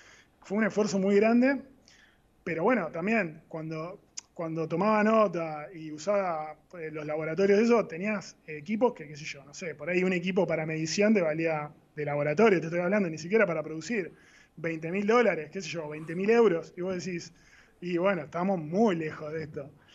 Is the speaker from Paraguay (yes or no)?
no; Argentina; como emprendedores, somos argentinos, vivimos en un contexto